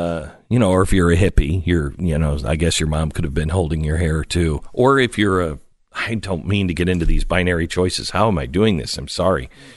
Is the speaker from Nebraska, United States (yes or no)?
no; Seattle, Washington, United States; Coming up next, my hometown Seattle dying.